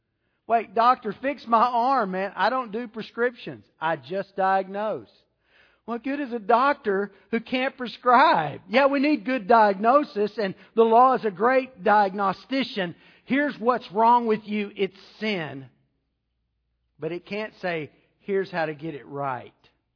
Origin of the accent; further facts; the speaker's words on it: Texas, United States; moved away; And see, I grew up in Texas, and the rule of Texas driving is keep it going, fast is better. And then I came to Louisiana